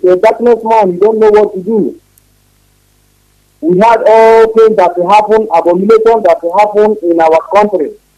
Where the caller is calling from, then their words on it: Malaysia; Yes, I'm calling from Malaysia.